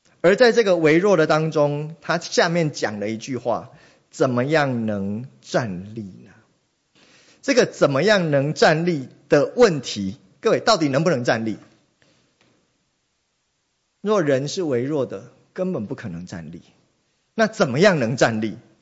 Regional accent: Taiwan; accent: Taiwanese; 各位你知道台湾人讲话跟某一些地区的人讲话其实不太一样的，我们恩恩不分，对不对？

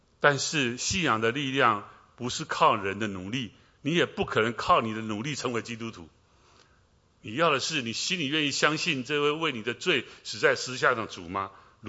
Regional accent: Wuqi, Taichung, Taiwan; 因为我们家住海边啊，梧栖台中港。

